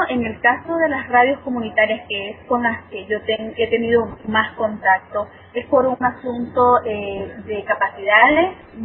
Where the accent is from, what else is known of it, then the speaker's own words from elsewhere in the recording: Nicaragua; me encantan las radios acá en mi país, porque trabajamos con las uñas